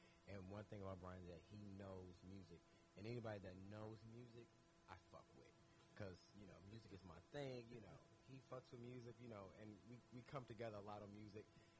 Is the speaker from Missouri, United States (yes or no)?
yes; St. Louis, Missouri, United States; She she's actually from my hometown, St. Louis.